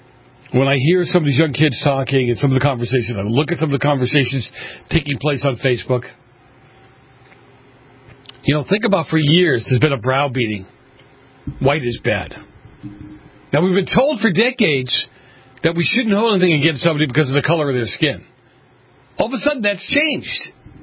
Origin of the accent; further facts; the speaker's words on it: Boston, Massachusetts, United States; growing up in Boston in the 70s, in the north end of Boston. And you look at the people, a proud people, a hardworking people, but very poor people.